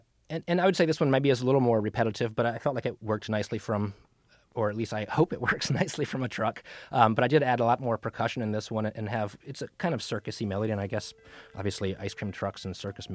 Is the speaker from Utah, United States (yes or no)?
no; Virginia Beach, Virginia, United States; But that was the one that I heard a lot growing up in Virginia Beach, at least.